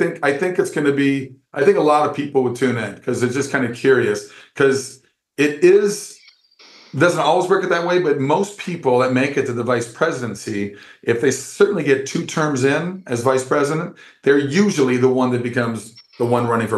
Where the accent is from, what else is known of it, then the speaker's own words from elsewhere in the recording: Minnesota, United States; I'm a Big Ten guy, too. I grew up in Minnesota, so we just recently played against Michigan.